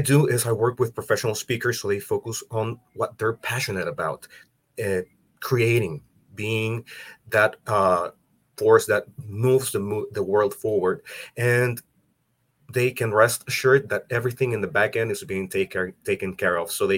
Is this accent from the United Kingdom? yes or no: no; El Salvador; English is a second language; I'm from El Salvador. I'm located here in El Salvador, actually. And that's why I have an accent.